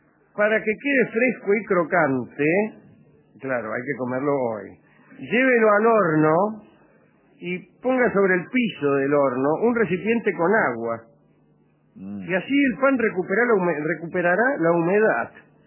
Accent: Spain; moved away; Yo creo que cuando vine de España

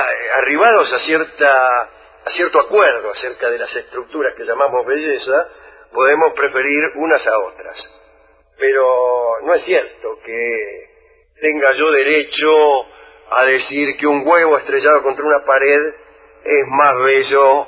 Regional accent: Martínez, Buenos Aires Province, Argentina; soy de Martínez

